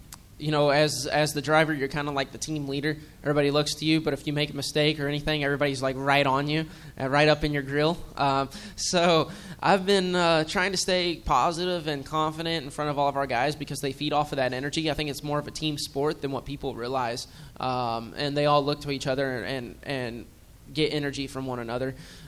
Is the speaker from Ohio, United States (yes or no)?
no; Louisville, Kentucky, United States; And they're going to have my back just because I'm from Louisville.